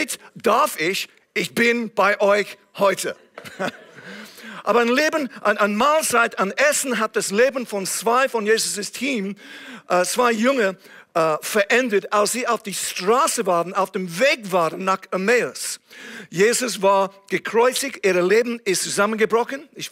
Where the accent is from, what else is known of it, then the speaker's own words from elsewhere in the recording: England, United Kingdom; German is a second language; Ein Engländer, der Deutsch gelernt hat in der Schweiz. Genau so. Also ich hoffe, dass ihr meinen Akzent versteht